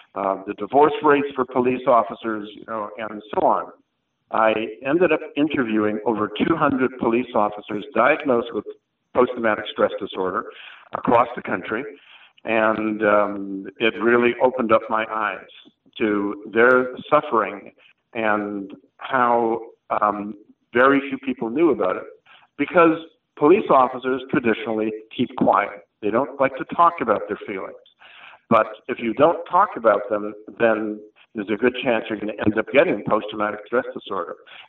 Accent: Chicago, Illinois, United States; born there; after I moved back to the U.S., because I was born in Chicago

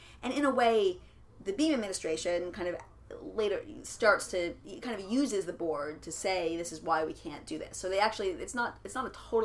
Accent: New York, United States; kind of growing up in New York

